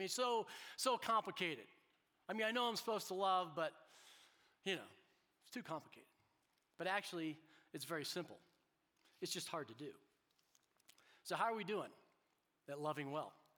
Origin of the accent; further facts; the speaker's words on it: England, United Kingdom; Now, because we're English, because we're modern, we totally miss the emotion.